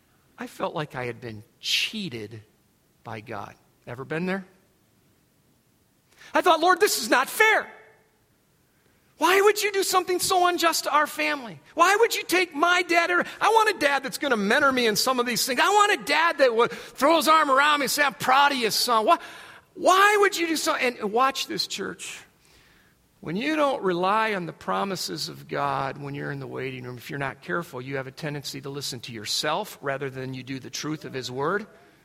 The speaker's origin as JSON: {"language": "English", "town": "Adrian", "region": "Michigan", "country": "United States", "tie": "born or raised there", "said": "Born and raised in Adrian, that's where my mom and dad pastored."}